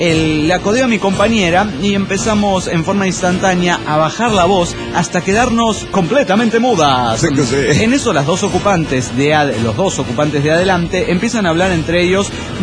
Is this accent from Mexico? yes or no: yes; Mexico; de México, México.